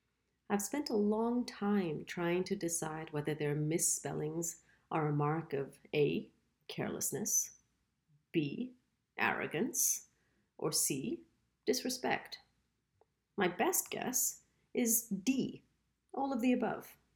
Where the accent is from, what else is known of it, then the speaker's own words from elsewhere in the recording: India; I'm Indian